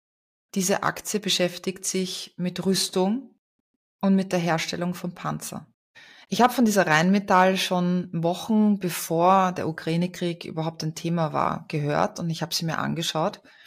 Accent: Austria; bei uns in Österreich, wir sagen immer, Geld hat kein Mascherl

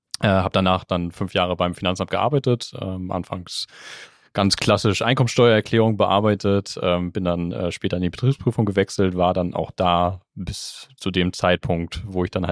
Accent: Hamburg, Germany; born there; Also als geborener Hamburger darf ich das, glaube ich, so sagen.

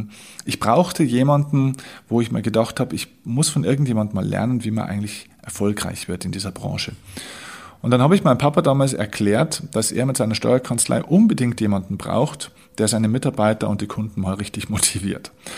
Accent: Vilsbiburg, Bavaria, Germany; meine Heimatstadt, das ist die Stadt Vilsbiburg, das ist so ein kleines Städtchen mit damals 10, heute glaube ich sind es ungefähr 11.000 Einwohnern, also wirklich gerade, dass man sich Stadt nennen darf.

